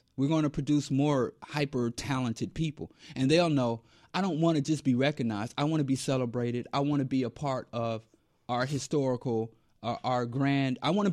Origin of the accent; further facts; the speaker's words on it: Philadelphia, Pennsylvania, United States; Philly because I'm from Philly. Philly street cred.